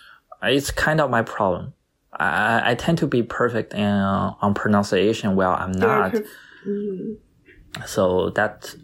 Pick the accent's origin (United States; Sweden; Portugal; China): China; accent: Chinese; English is a second language; still I cannot get rid of my Chinese accent. Still a little bit.